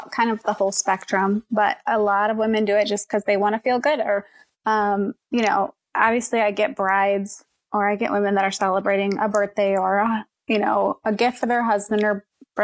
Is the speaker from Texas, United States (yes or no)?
no; Michigan, United States; I'm from Michigan. We moved to Georgia. I worked for a bank as a bank teller. And then, started when we had kids, we moved back to Michigan